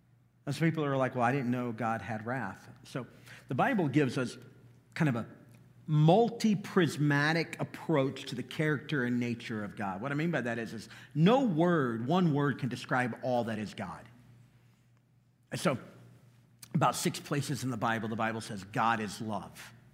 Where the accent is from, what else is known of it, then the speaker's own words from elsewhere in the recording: Chicago, Illinois, United States; No, I'm from Chicago. I'm scrappy.